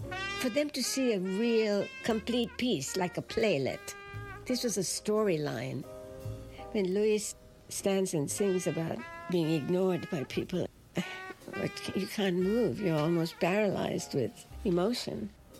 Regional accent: Sri Lanka; I'm originally from Sri Lanka.

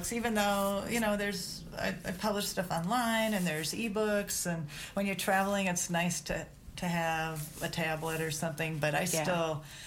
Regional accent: Minnesota, United States; now in Albuquerque, United States; I'm from Minnesota, and I moved to Albuquerque, New Mexico in 2011.

